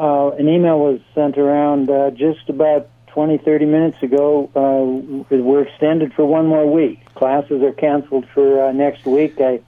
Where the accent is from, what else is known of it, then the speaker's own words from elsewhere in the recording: St. Cloud, Minnesota, United States; also born or lived in South Dakota; I'm mostly Minnesotan. Okay. Spent my childhood in St. Cloud. My family moved to South Dakota.